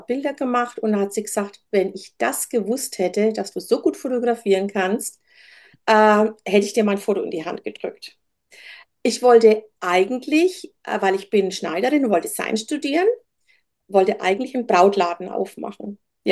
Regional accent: Rhön, Germany; Ich komme aus der Rhön

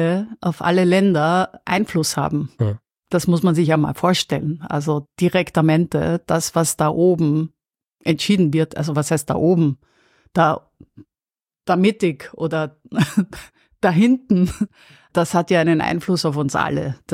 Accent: Austria; now in Berlin, Germany; ich bin ja als Freie hingegangen, dann auch noch als Ösi.

